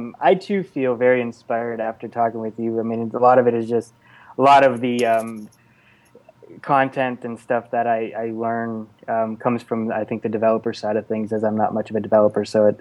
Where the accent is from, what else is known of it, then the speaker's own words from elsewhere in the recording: Erie, Pennsylvania, United States; I grew up in Erie, Pennsylvania, kind of a small town in terms of nothing's really popping in terms of the creative space. It's just a blue collar town